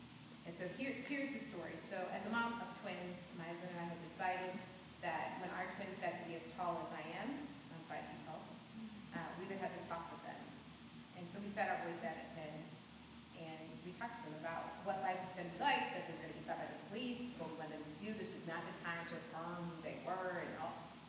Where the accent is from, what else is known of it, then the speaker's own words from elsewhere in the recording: St. Louis, Missouri, United States; In St. Louis. I'm from St. Louis. I'm a native St. Louisan, buried from St. Louis.